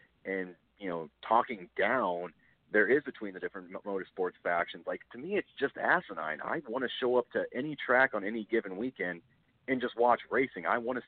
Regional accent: Iowa, United States; especially in, you know, growing up in Iowa.

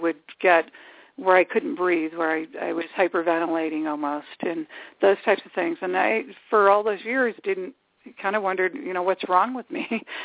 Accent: Chicago, Illinois, United States; I grew up in Chicago, Illinois, and I lived on the northwest side of the city. And I have four brothers, no sisters.

